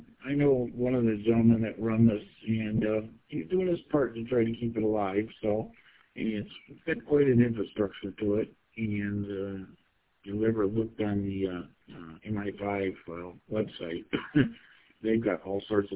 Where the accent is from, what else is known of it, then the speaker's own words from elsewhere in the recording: Paw Paw, Michigan, United States; I'm from Pawpaw, so, but I'm not in Pawpaw. I moved east side of the state probably 20 years ago, but still I have a lot of family that lives over there